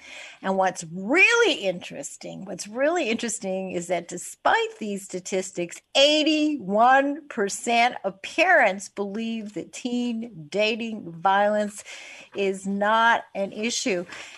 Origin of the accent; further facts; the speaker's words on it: Winnipeg, Manitoba, Canada; I grew up in Winnipeg, Canada. Yes, I am Canadian